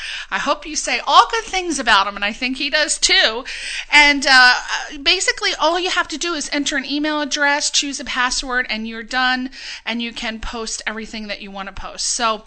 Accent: East Coast, United States; So I remember, I'm from the East Coast, I remember hearing all about the Valley.

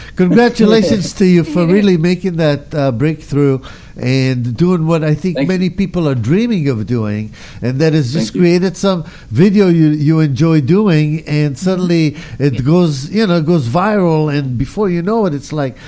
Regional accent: Israel; moved away; Oh, I'm from Israel, actually.

